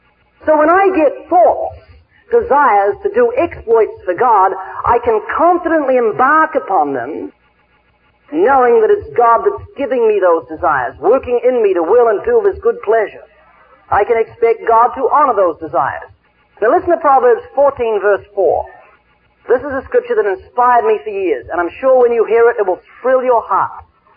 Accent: New Zealand; now in California, United States

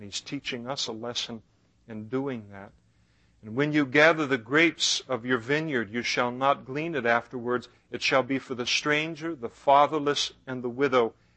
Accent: California, United States; We used to pick prunes growing up in the Napa Valley. We'd pick prunes for our school clothes money.

